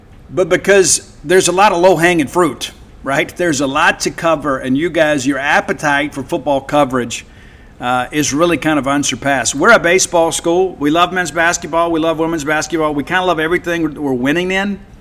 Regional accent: Mississippi, United States; I'm from South Mississippi. It's a requirement.

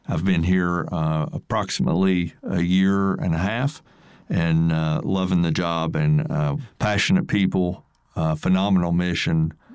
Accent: Kentucky, United States; I was from Kentucky and went to the University of Kentucky Engineering School and spent some time in Lexington, Kentucky

